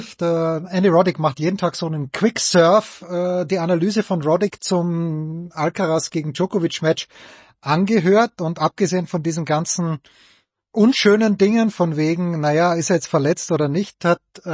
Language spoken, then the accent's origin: German; Austria; Ich bin Österreicher.